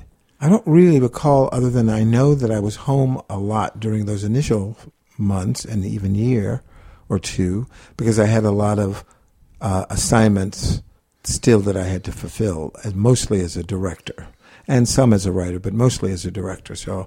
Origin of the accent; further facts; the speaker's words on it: Los Angeles, California, United States; moved away as an adult; Well, I am from Los Angeles, and since arriving here 20 years ago, I would refer to myself as this dazzling urbanite in a up-south southern city.